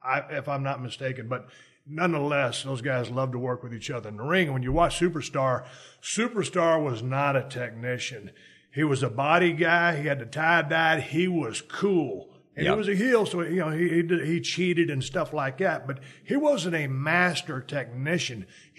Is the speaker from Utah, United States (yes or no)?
no; Texas, United States; we're the same age and I grew up in South Texas and wrestling was very regional back in the day.